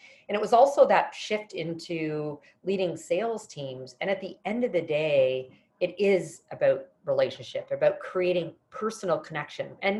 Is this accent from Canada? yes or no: yes; Canada; I'm originally, you might hear it in the accent, I'm actually originally from Canada